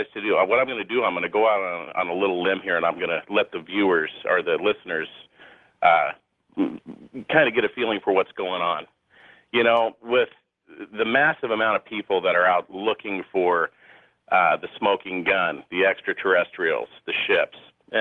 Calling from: Oregon, United States; Hey, George … from Oregon.

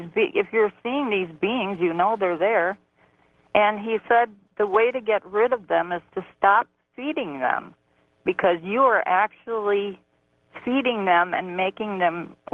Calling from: Waterford, California, United States; I'm calling from Waterford, California.

